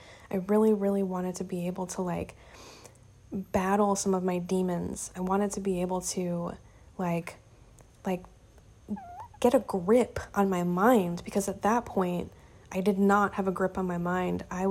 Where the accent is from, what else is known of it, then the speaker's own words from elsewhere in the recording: Indiana, United States; Like, I'd never left my hometown in Indiana.